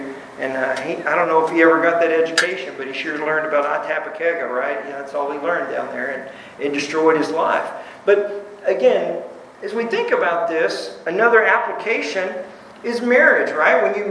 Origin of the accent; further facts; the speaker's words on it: Cleburne, Texas, United States; And he came back home to where my hometown was there in Cleburne.